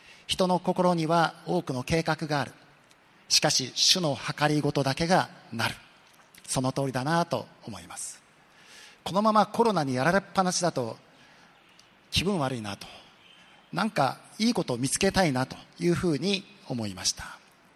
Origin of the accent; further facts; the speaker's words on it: Hokkaido, Japan; 私はね、どうして寒い北海道から来た牧師にね、神様はこんなシンガポールで一番暑い礼拝堂で説教させるんだろうか思ったけども、今心から感謝しています。